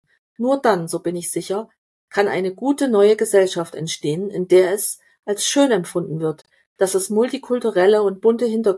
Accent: Ukraine; now in Dresden, Germany; Ich stamme aus der Ukraine

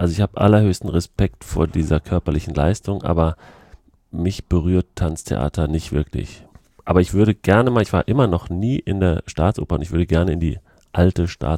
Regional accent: Dülmen, North Rhine-Westphalia, Germany; weil ich bin ja in Dülmen aufgewachsen, in dem Kreis Coesfeld.

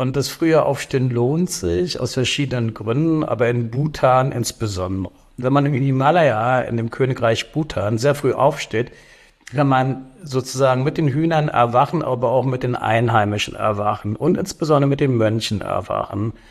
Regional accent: Berlin, Germany; ich bin Berliner und seit 1989 in dem wunderbarsten Job dieser Welt, nämlich in der Sektion Reise tätig.

